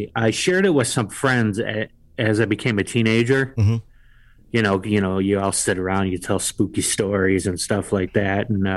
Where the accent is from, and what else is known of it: Buffalo, New York, United States; born or raised there